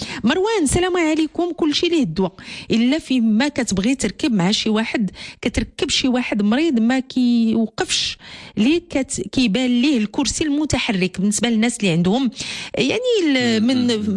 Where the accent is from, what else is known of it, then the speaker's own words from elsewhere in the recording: Marrakesh, Marrakesh-Safi, Morocco; انا مدينتي اللي هي مراكش